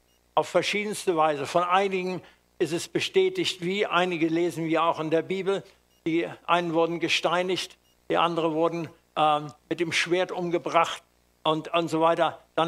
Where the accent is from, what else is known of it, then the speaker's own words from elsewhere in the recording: Hamburg, Germany; wie die Leute dann mitfiebern in meiner Heimatstadt Hamburg